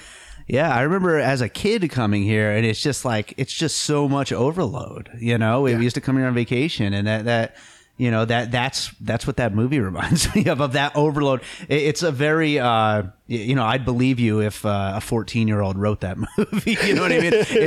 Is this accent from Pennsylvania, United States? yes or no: yes; Pennsylvania, United States; also born or lived in New York; before I moved here, I was born in New York, grew up in Pennsylvania.